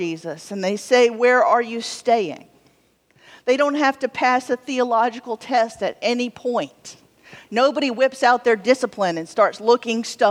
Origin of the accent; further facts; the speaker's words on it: Deep South, United States; I'm from the Deep South, and so I speak witness.